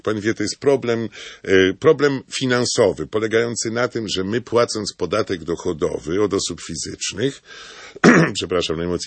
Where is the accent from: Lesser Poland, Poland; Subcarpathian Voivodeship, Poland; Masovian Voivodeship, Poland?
Masovian Voivodeship, Poland; Warsaw; Proszę mi wybaczyć, ja jestem warszawiakiem